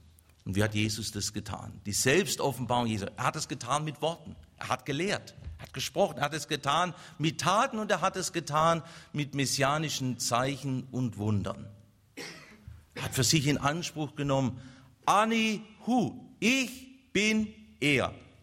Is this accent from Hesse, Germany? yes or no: no; Baden-Württemberg, Germany; ich bin ja Schwabe und ein bisschen haben sie auch Schwäbisches abbekommen.